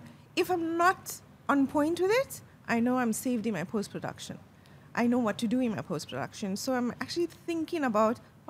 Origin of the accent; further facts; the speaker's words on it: India; Because coming from a background, I'm Indian by nationality.